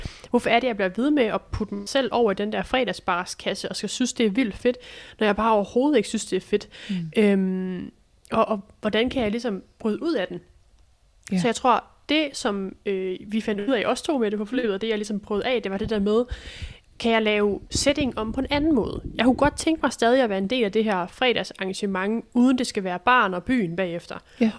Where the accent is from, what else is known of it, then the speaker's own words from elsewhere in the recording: Region of Southern Denmark, Denmark; Jeg er flyttet tilbage til Fyn og har købt hus